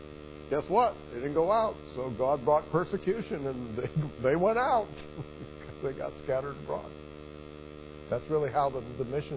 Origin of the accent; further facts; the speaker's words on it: United States; born there; I am so thankful I had the privilege of being born here and being an American and being a part of this country.